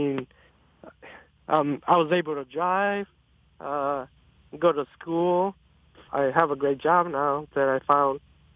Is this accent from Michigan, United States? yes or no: yes; Detroit, Michigan, United States; now in Redford, United States; Well, my parents brought me to Michigan, and we grew up in southwest Detroit. And later on, we moved on to Redford, and I lived in Redford since.